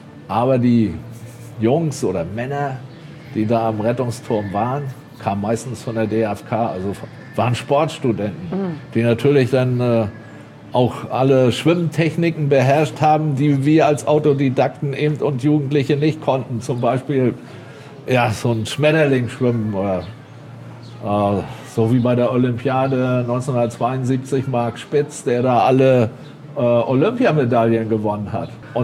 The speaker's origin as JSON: {"language": "German", "town": "Zingst", "region": "Mecklenburg-Vorpommern", "country": "Germany", "tie": "born or raised there", "said": "Und auch in gewisser Weise geboren. Ich bin hier geboren in Zingst."}